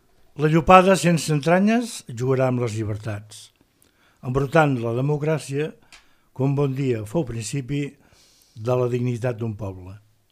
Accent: Reus, Catalonia, Spain; Bueno, com que soc de Reus...

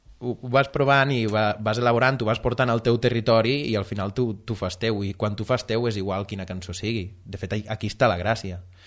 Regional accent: Falset, Catalonia, Spain; som de Falset i que tota la vida ens hem vist i que toquem instruments.

